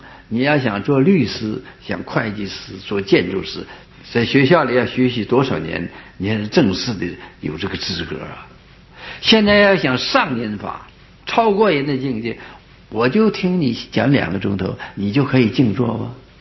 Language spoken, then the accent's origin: Chinese; China; 佛法来到中国，我们中国人有没有人得圣道？